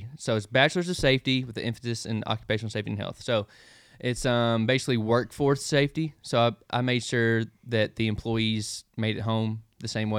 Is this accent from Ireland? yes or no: no; Hopkinsville, Kentucky, United States; so I'm from Hopkinsville, Kentucky.